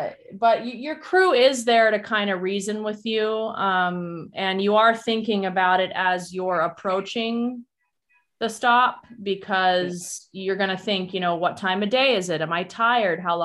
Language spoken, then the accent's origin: English; Oregon, United States; now in Mexico; of the Willamette River and realized like, oh, maybe I could even start an ultra endurance race in my hometown.